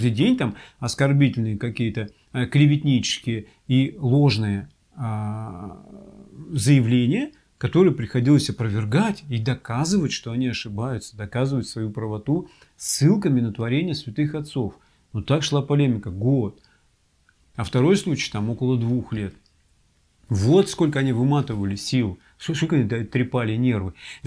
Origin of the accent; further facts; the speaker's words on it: Yekaterinburg, Sverdlovsk Oblast, Russia; поскольку они знали, что я из Екатеринбурга